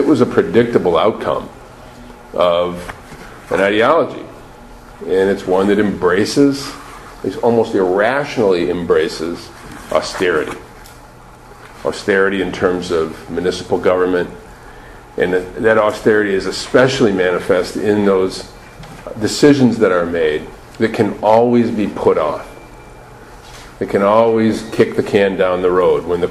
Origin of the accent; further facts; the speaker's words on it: Flint, Michigan, United States; being from Flint, growing up in Flint, I'm a Flint kid, and I experienced this water crisis in my hometown